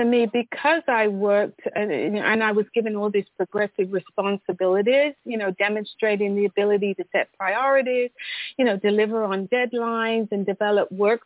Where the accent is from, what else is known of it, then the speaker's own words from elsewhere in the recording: Oxford, South East England, United Kingdom; now in United States; so I was born and raised in Oxford, England